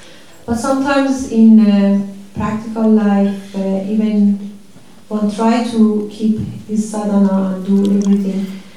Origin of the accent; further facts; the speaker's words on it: Iran; English is a second language; I come from Iran, situation in Iran is just so disaster